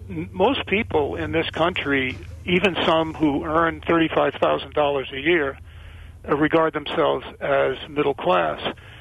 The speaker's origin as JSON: {"language": "English", "region": "East Coast", "country": "United States", "accent": "East Coast", "said": "and maybe he finds my East Coast accent charming."}